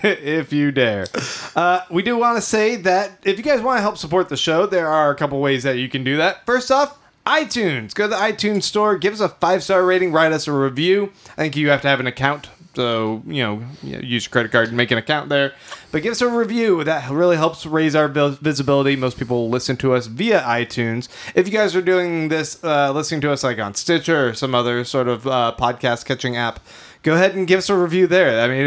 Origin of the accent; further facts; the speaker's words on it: Canada; because, you know, I'm Canadian.